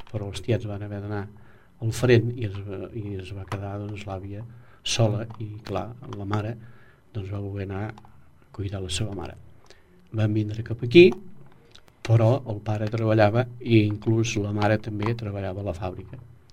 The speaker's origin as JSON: {"language": "Catalan", "town": "Marçà", "region": "Catalonia", "country": "Spain", "tie": "born or raised there", "also_born_or_lived": "La Farga de Bebié", "said": "jo vaig néixer, sí, a la Farga del Bavier, però... Clar, des de l'edat de 8 anys que doncs, vaig vindre aquí a Marçà, perquè els meus pares, igual la mare que el pare, són fills de Marçà."}